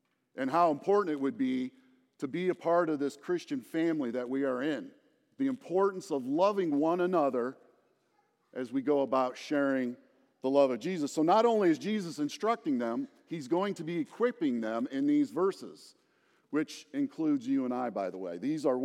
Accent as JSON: {"language": "English", "region": "Iowa", "country": "United States", "tie": "born or raised there", "said": "That reminded me of a story of my childhood growing up in Iowa."}